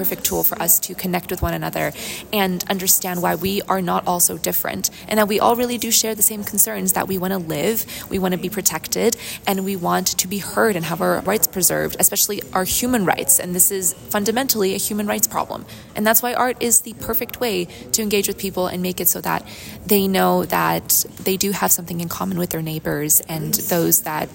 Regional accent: Toronto, Ontario, Canada; I'm here from Toronto, Ontario, Canada

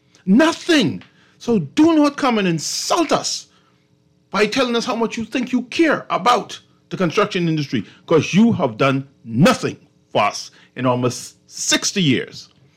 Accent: Bahamas; we're so proud to be Bahamian, we're so proud of all the advancement.

